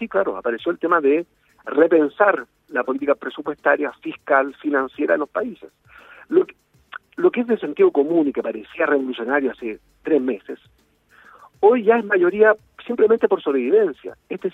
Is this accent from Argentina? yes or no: no; Chile; como yo soy chileno y debo respeto al gobierno que eligieron los compatriotas en contra de mí